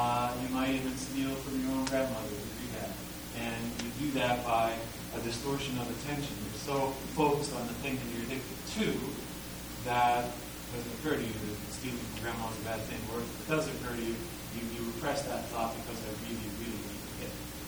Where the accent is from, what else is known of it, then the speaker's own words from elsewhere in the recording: Pennsylvania, United States; I grew up in the Mont Valley